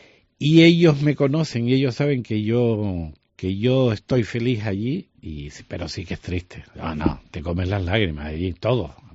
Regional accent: Sequillo, Canary Islands, Spain; Voy a ver si va al Sequillo, que es mi pueblo.

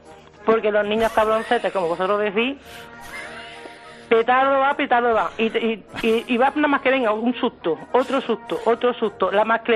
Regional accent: Linares, Andalusia, Spain; now in Burriana, Spain; Yo soy de Linares, ¿vale?

